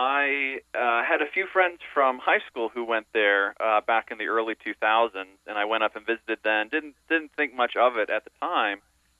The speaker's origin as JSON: {"language": "English", "region": "Colorado", "country": "United States", "said": "I applied because I'm from Colorado. My wife's from Alaska. We're not exactly big city people."}